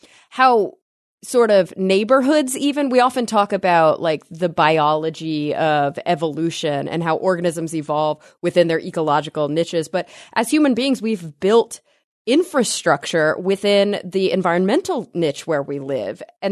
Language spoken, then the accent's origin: English; Texas, United States; But when I was growing up in Texas, there were storm drains everywhere, rained constantly.